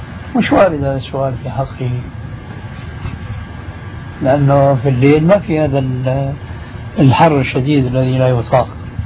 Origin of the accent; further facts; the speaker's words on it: Syria; كما يقولون عندنا في الشام